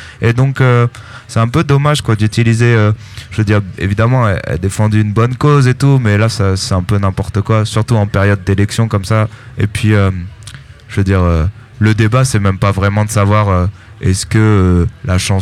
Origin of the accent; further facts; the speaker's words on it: Caen, Normandy, France; Non, en plus je viens de Caen.